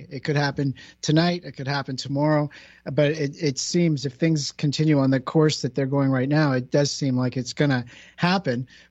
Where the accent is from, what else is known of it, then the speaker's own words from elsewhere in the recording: Canada; remember, Dave, I'm Canadian.